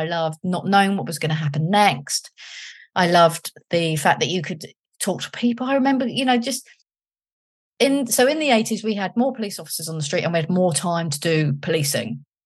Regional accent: London, United Kingdom; I came from London, seen some things, but not really seen anything.

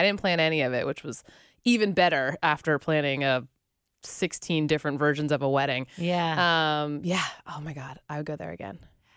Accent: Pittsburgh, Pennsylvania, United States; now in Cincinnati, United States; I am from Pittsburgh. That gets a lot of interesting feedback living in Cincinnati.

